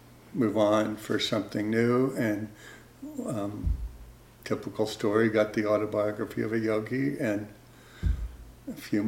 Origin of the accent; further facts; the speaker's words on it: Chicago, Illinois, United States; also born or lived in Tennessee; So I was raised first in Tennessee for 9 years, and then in the my dad moved to the suburb. My family moved because my dad's job moved to Chicago, and my mom was from Chicago, so we lived in the suburbs of Chicago.